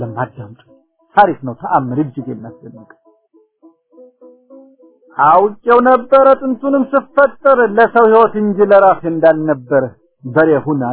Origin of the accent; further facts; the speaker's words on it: Harar, Harari Region, Ethiopia; ከአፍሪካ መሬት በተለይ በመስራቅ ካለች ልዩ ብሔር ለምለም ኢትዮጵያ ከምትባል ሀገር ከተክላይ ግዛቷ በውቢቷ ሀረር ባንደኛው አውራጃ ባሏት ወረዳ ውስጥ በዛች ስፍራ ነበር ተወልጄ ያደኩ